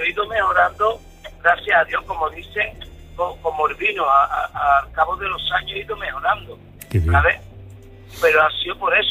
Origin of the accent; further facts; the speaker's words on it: Seville, Andalusia, Spain; Yo soy de Sevilla, pero soy camionero y ando por toda España.